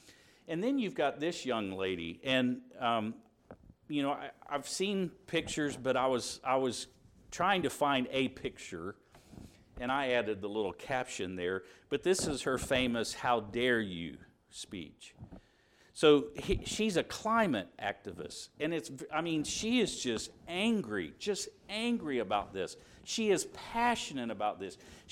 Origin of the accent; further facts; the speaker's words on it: Indiana, United States; which was huge in Alabama, which was a part of my growing up in Indiana.